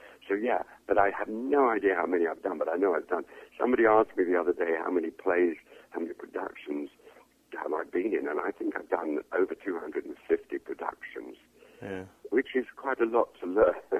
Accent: England, United Kingdom; accent: English; now in Canada; I've worked as a professional actor, a Canadian actor. I always say I'm a Canadian actor with an English accent, although I've done North American accents, but I feel more comfortable with my own.

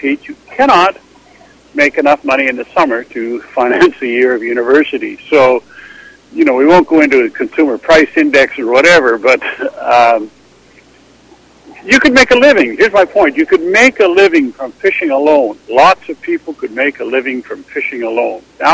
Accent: Alert Bay, British Columbia, Canada; also born or lived in Saskatchewan; I was born in Saskatchewan, but my parents came to Alert Bay on the coast to work

